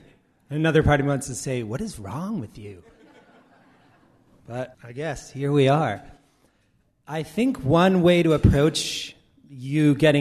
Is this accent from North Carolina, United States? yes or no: no; Massachusetts, United States; also born or lived in New York City, United States / Oregon, United States; I was born in New York City. Don't hold that against me. I grew up in Massachusetts. Don't hold that against me. I was a kid. I did live in Oregon for 5 years.